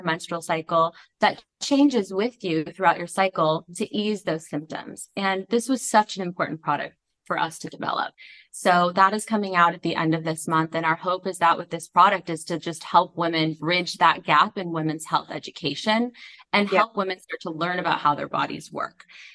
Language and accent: English; Topanga Canyon, California, United States; I grew up in Topanga Canyon.